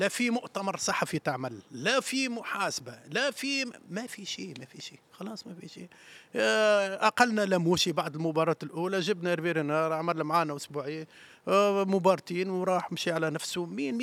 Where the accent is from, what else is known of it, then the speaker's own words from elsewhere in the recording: Tunisia; وبركان هذا نشترك فيه احنا التوانسة الكل. يعني انا لما تونسي يسمعني نقول الكلام هذا يعرف انا شو قاعد نحس